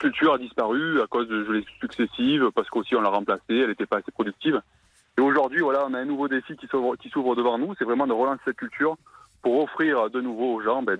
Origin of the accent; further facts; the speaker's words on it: Provence-Alpes-Côte d'Azur, France; chez nous, en Provence, et surtout sur les contreforts du Luberon